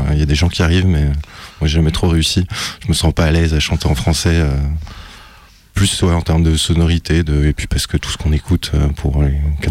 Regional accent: Germany; Moi, j'ai la chance d'avoir la binationalité. Je suis allemand, bon, ce qui n'est pas anglais, mais du coup, je parle allemand.

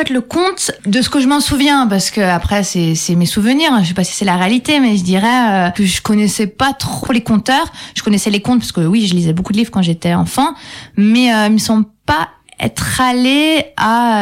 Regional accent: Saint-Étienne, Auvergne-Rhône-Alpes, France; j'ai fait une école d'éducateur spécialisé vers Saint-Étienne. C'est là d'où je viens.

